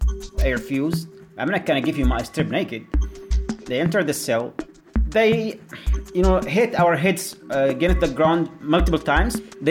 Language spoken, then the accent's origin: English; Yemen; English is a second language; from Yemen. I was detained at Guantanamo.